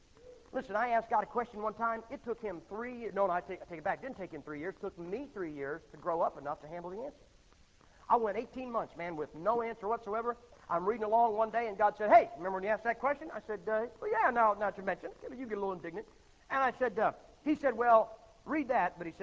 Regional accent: Massillon, Ohio, United States; born or raised there

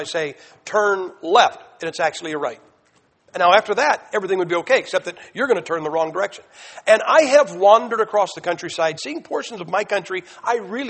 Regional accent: United States; I'm sorry, guys. I'm from the States. I just can't get excited about, ooh, it's 32.

